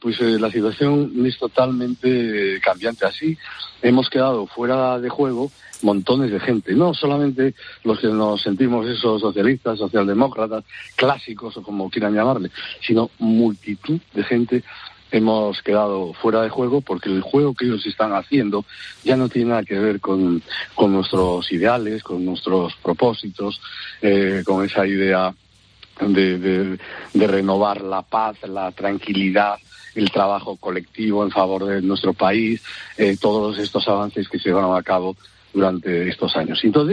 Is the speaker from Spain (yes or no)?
yes; A Coruña, Galicia, Spain; born there; porque yo era también diputado socialista por La Coruña, por mi ciudad natal